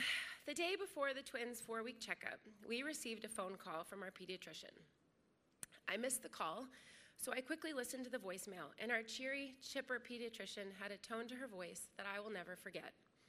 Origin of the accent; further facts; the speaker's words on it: Lafayette, California, United States; now in San Francisco, United States; I grew up in Lafayette and then went back east for college and graduate school.